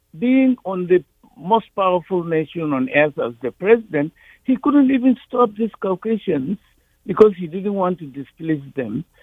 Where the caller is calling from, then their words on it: Maryland, United States; Yes, I'm calling from. I am a writer, but I'm calling from PG County.